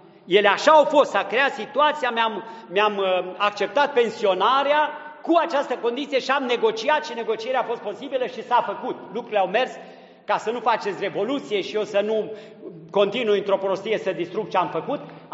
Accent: Transylvania, Romania; după ce am făcut experiența de a merge în Transilvania, într-un sat, satul meu natal, dar n-am niciun merit în legătură cu el, decât cumva că acolo m-am născut și am copilărit.

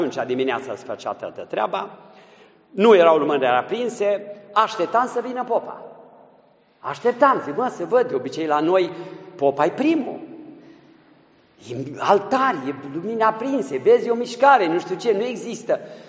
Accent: Transylvania, Romania; Biserică de Ardeal, îmi pare rău, sunt ardelean, dar asta e situația.

